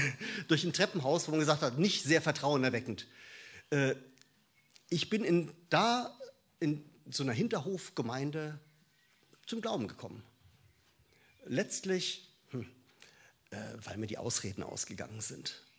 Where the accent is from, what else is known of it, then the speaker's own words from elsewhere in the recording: Hamburg, Germany; born there; also born or lived in Viernheim / Lorsch / Lake Constance; ich bin in Hamburg geboren, habe dann in Viernheim und Lorsch gewohnt an der Bergstraße, meine Frau in der Mainzer Gegend kennengelernt und bin, dann haben wir 10 Jahre am Bodensee gelebt, waren vorher auf einer Bibelschule gewesen und jetzt sind wir wieder so in der alten Region